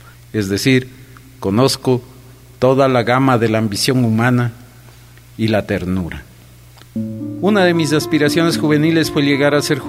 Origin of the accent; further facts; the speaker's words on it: Quito, Pichincha, Ecuador; also born or lived in Ibarra; Nací en Ibarra en 1958. Estudié en mis primeros años de escuela en mi ciudad natal. A la edad de 9 años toda mi familia se mudó a Quito, donde terminé la primaria. La secundaria la hice en el Colegio Benalcázar.